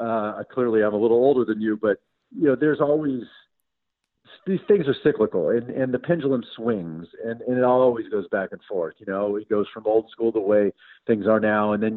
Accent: Dallas, Texas, United States; it was a rich kid's sport, and we were not rich growing up in Dallas.

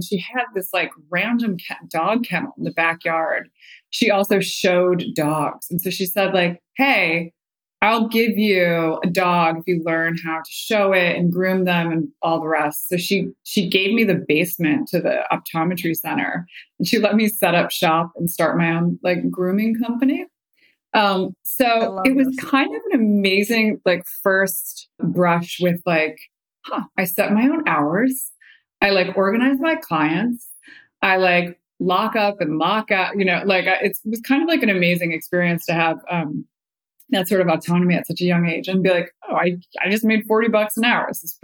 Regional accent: Pennsylvania, United States; I did not grow up in the city, sadly, but I would have loved to. I grew up in Pennsylvania, northeastern PA, definitely the sticks.

